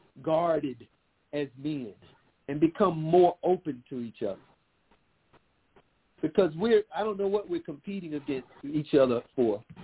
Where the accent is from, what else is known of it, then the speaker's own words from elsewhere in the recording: the South, United States; I'm from the South. You know, it's a different kind of feel down there. We all speak to one another.